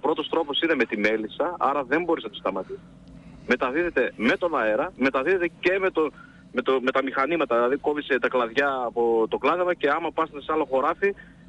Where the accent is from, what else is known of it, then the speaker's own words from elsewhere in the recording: Antelies, Greece; στο χωριό μου, στις Αντελιές, από εκεί όπου κατάγομαι